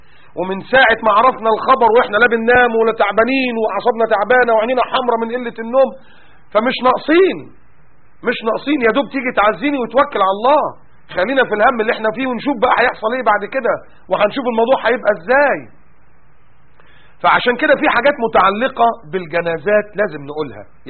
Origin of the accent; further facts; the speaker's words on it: Egypt; الحداد عندنا في مصر أسود